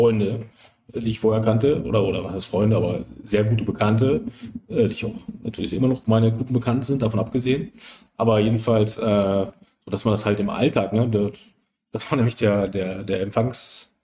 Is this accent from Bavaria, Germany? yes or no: no; Helmstedt, Lower Saxony, Germany; ich bin noch zur Zeit in der Grenze groß geworden, beziehungsweise meine Jugend war dann, ich bin 12, 13 so, hat sich die Grenze geöffnet. Ich wohne ja in Helmstedt, das heißt direkt an der Grenze.